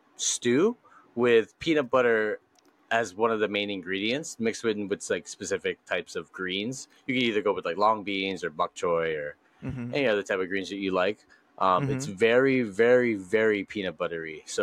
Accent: Hawaii, United States; I guess it's because we're from Hawaii and we grew up with poke that we just know good.

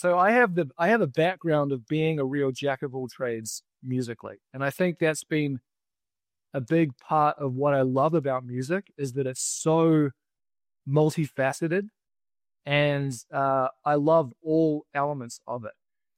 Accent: New Zealand; accent: New Zealand; The strange accent that I have is from New Zealand. I grew up in New Zealand, a beautiful place filled with amazing beaches and amazing people.

